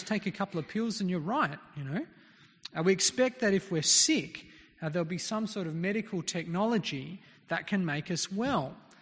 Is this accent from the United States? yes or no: no; Papua New Guinea; When I was a kid, I grew up in Papua New Guinea. My parents were missionaries there.